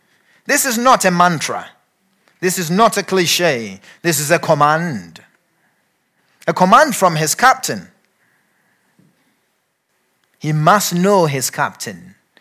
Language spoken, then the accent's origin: English; Ghana; when I grew up in Ghana, there was a proverb that says that the mice comes out to play when the cat is not around.